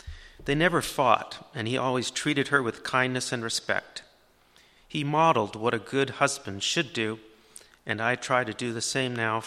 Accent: North Vancouver, British Columbia, Canada; the house we grew up in North Vancouver

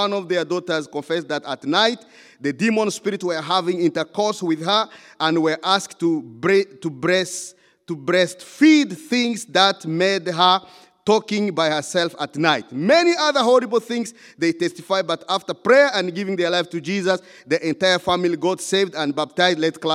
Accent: DR Congo; I said, my friend, you're from Somalia, I'm from Congo.

